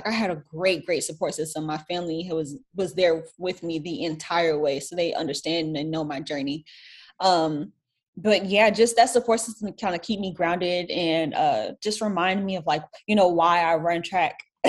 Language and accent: English; Orlando, Florida, United States; moved away as an adult; now in Austin, United States; because I'm originally from Orlando, Florida, but I live in Austin, Texas.